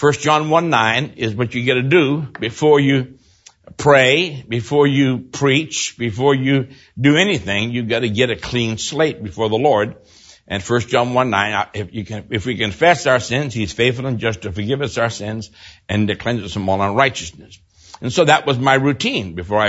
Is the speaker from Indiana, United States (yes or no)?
no; Boston, Massachusetts, United States; But I was raised in Boston, went to a Presbyterian church, and I thank God for that experience because I was required to learn a lot of the Bible, memorize chapters of the Bible.